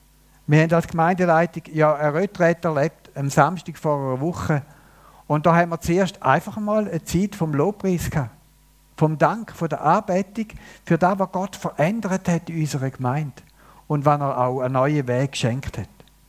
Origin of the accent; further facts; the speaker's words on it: Switzerland; Und Herr, wir haben als Schweizer Volk erlebt